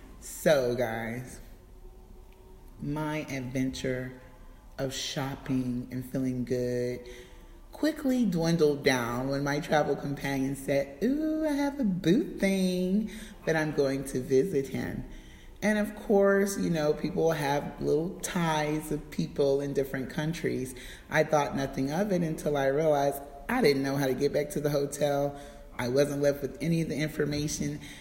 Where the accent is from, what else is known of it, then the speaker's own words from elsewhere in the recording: the South, United States; I'm a Southern girl. I'm not from New York City